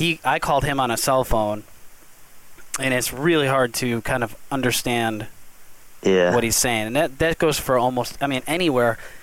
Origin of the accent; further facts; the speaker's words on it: New York, United States; Don't picture, like, the sprawling metropolis, but I am from New York State.